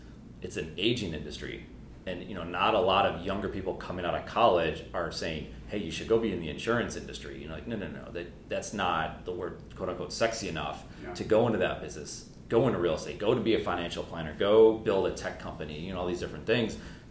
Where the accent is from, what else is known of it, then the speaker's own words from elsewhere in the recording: Charlotte, North Carolina, United States; I was from Charlotte, and then I think we kept hearing about each other